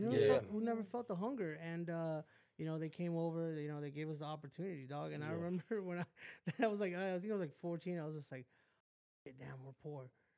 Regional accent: West Covina, California, United States; I grew up in West Covina.

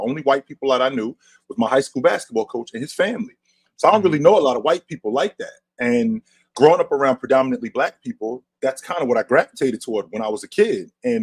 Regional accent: Jersey City, New Jersey, United States; now in Burlington, United States; I moved from Jersey City, which I grew up around predominantly black people, to Burlington, Vermont, where there's hardly any black people.

